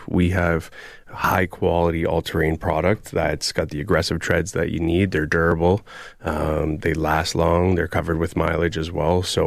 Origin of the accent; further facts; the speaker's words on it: Caledon, Ontario, Canada; I'm about an hour north, so born and raised in Caledon. Plenty of farmland out there.